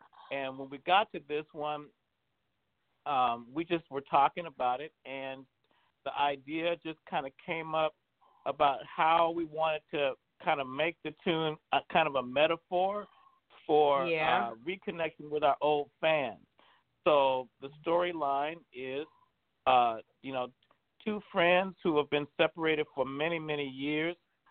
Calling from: Seattle, Washington, United States; Seattle, Washington.

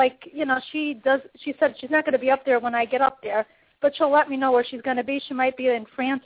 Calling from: Pennsylvania, United States; I'm calling you from Pennsylvania.

